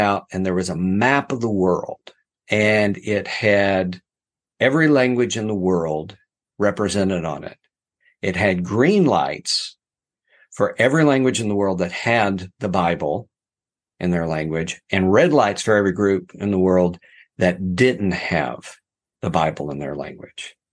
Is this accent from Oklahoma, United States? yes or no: yes; Nowata, Oklahoma, United States; And yeah, I am from a small town in Oklahoma. I'm from Nowata. And yes, we have water there.